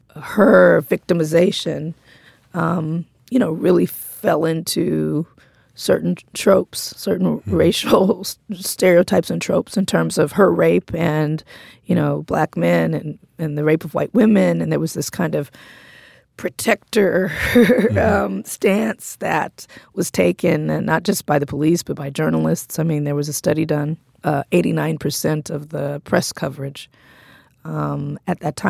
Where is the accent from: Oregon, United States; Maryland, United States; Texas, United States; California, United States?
California, United States; Compton